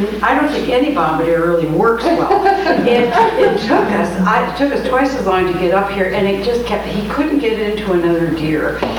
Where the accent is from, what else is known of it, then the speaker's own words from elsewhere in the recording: Bellingham, Washington, United States; Our first … from Bellingham, Washington.